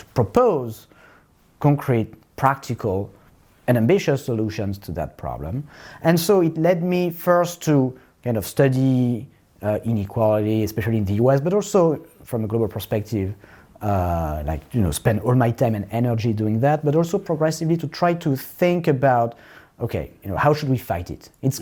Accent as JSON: {"language": "English", "town": "Paris", "region": "Île-de-France", "country": "France", "tie": "born or raised there", "also_born_or_lived": "Berkeley, United States", "moved": "as an adult", "lives_now": "United States", "said": "Well, I grew up in Paris. I did my studies in France. And then I got a job in the US. And so I moved to the US and I lived in Berkeley in the San Francisco Bay Area for about 10 years."}